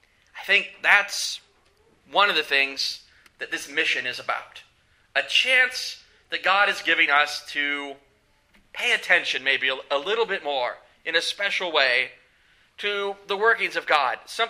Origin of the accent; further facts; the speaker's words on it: Kansas, United States; I'm a little biased in this thinking, in that I'm from Kansas. And I went to the University of Kansas